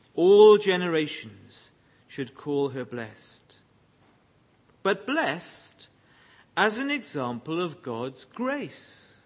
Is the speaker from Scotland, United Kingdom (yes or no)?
no; Wales, United Kingdom; There never was any reason for me to feel insecure as a Welsh boy in Oxford or Belgravia.